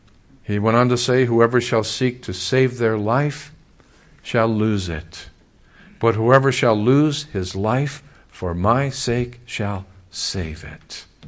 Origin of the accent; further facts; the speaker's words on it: California, United States; And here I am from California, you know, Green Acres type of situation.